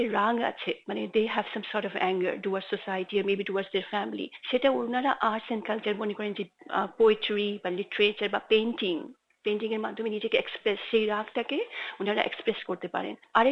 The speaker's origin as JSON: {"language": "Bangla", "country": "Bangladesh", "tie": "born or raised there", "said": "কারণ আমি বাংলাদেশে বড় হয়েছি"}